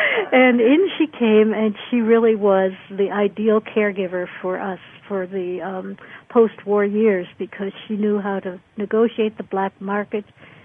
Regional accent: Berlin, Germany; So I was in Berlin, and alone

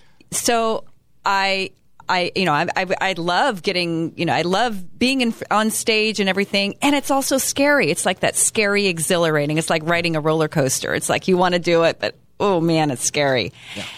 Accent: Texas, United States; I grew up in Texas in the South, and it's like, I want to be good.

